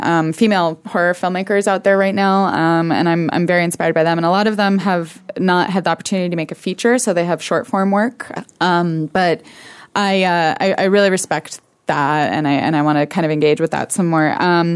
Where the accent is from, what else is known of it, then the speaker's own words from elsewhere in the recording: New York, United States; Well, I'm from New York, so that may answer.